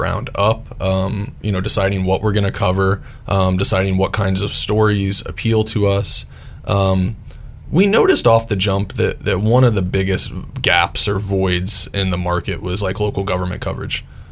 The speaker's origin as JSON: {"language": "English", "town": "Woodbridge", "region": "Virginia", "country": "United States", "tie": "born or raised there", "said": "I'm a Nova kid, or like a Nova junior kid. I grew up in Woodridge, you know, it's like on the periphery of Nova."}